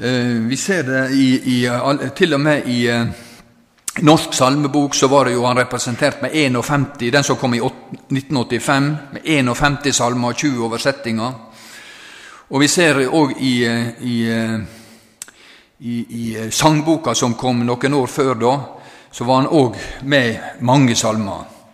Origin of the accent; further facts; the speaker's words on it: Western Norway, Norway; Med skam må vi vel kanskje som vestlendinger si